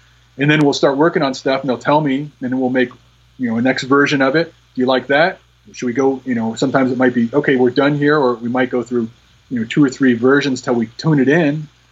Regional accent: Miami, Florida, United States; I did, actually in Kendall.

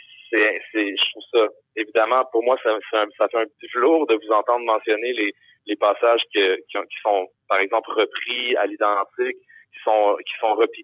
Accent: Quebec, Canada; intéressante en tant que Québécois, d'aller voir qu'est-ce qui, au Brésil, vient faire écho à ma propre identité francophone

